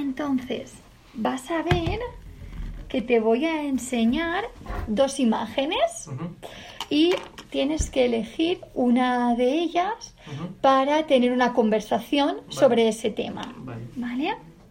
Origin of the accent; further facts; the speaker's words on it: Barcelona, Catalonia, Spain; now in Madrid, Spain; yo soy de Barcelona y vengo a trabajar a Madrid